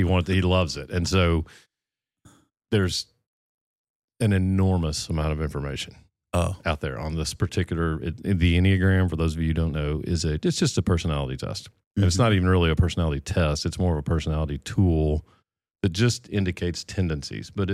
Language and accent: English; the South, United States; yeah, you can definitely tell I'm from the South.